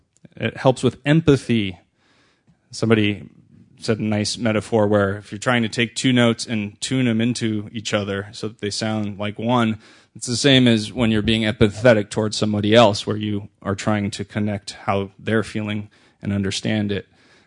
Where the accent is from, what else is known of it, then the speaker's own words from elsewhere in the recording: Berkeley, California, United States; I was excited to see a job opening in the same schools that I grew up in Berkeley Music Department.